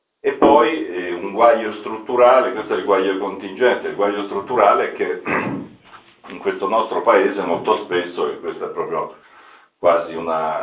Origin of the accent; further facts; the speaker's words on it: Umbria, Italy; io sono umbro, per cui sono confinante